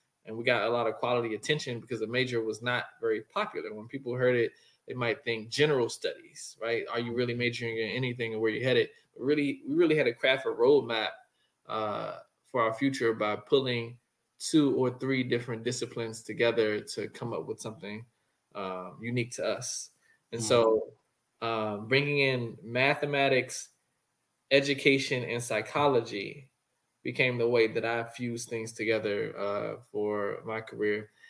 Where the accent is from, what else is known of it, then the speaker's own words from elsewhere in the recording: Washington, District of Columbia, United States; Born in Washington, D.C. originally. Mm-hmm. Went to elementary school on Howard University's campus.